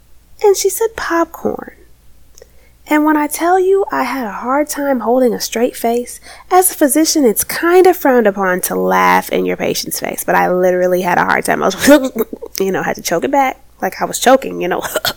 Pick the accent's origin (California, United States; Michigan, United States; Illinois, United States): Illinois, United States; Chicago; I'm also a Chicagoan.